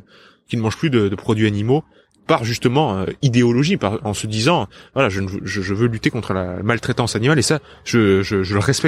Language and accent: French; France; Je viens du sud de la France, donc c'est vrai que ça tourne quand même beaucoup autour des légumes